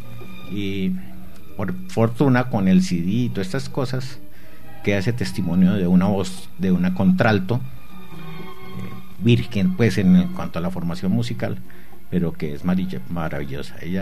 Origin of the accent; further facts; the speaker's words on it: Bogotá, Bogotá D.C., Colombia; now in Medellín, Colombia; Yo soy bogotano.